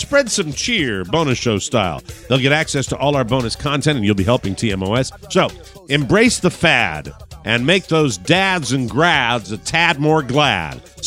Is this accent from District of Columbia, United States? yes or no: no; Connecticut, United States; Since I was born and raised in Connecticut, maybe that's why they picked on me.